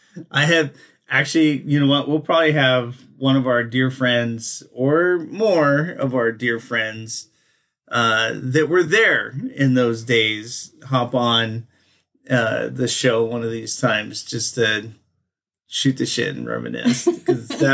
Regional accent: Canada; born there; I was born in Canada. My parents were American, obviously. They, my dad was in the United States Air Force at the time. He was stationed in Canada. That's where I hail from, if you will.

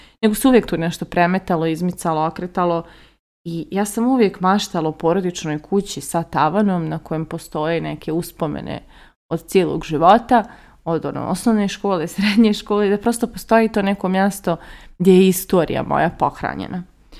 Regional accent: Banja Luka, Republika Srpska, Bosnia & Herzegovina; also born or lived in Kosovo / Sarajevo; now in Belgrade, Serbia; još kao dijete sam živjela na Kosovu, pa u okolini Sarajeva, pa smo se preselili u Banja Luku, pa smo u Banja Luci se selili ne znam koliko puta, pa sam živjela tu i u podrumu

